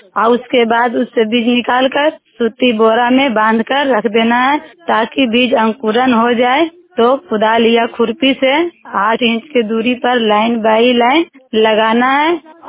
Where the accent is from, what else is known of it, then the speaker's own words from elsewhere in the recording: Nawada, Bihar, India; नवादा पकड़ी बर्मा नवादा के रहने वाली हूँ।